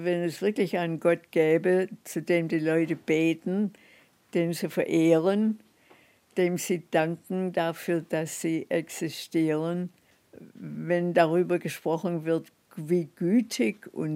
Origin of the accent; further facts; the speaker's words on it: United States; German is a second language; now in Germany; Bin hier zu Hause. Ich bin Amerikanerin, for better or for worse.